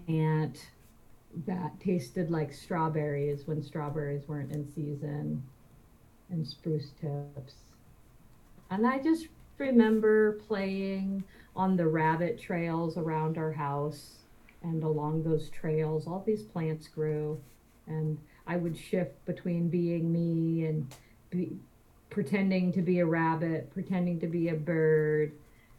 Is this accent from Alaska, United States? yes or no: yes; Manley Hot Springs, Alaska, United States; I grew up in Manly Hot Springs in the late 70s.